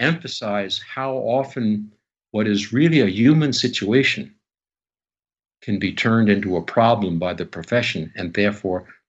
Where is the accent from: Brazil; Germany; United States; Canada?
Canada; Of course, I'm Canadian, so we have a little different system.